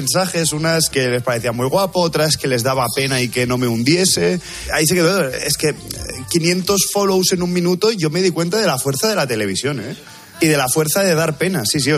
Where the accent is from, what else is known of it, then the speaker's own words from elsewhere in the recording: Barcelona, Catalonia, Spain; now in Madrid, Spain; Es verdad que en Barcelona, mi ciudad natal, hace mucho más calor por las noches, pero en Madrid se está mejor.